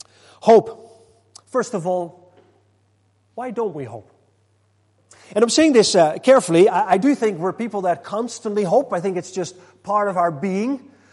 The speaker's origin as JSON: {"language": "English", "country": "Netherlands", "said": "I'm from Holland and we don't do gifts at Christmas, but our gift giving is on the December the 5th, which was yesterday."}